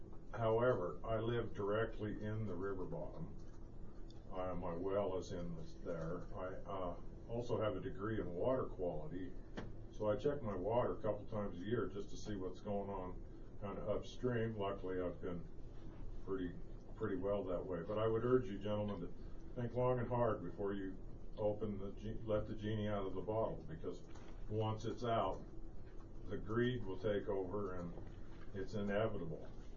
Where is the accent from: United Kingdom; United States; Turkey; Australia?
United States; Jackson Hole, Wyoming; moved away; Well, I'm a refugee from Jackson Hole. I moved from Jackson Hole 25 years ago because I needed a place to raise my family.